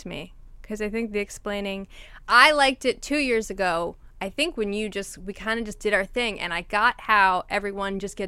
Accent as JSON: {"language": "English", "town": "Brooklyn", "region": "New York", "country": "United States", "tie": "born or raised there", "said": "I grew up in Park Slope, Brooklyn, very crunchy parents."}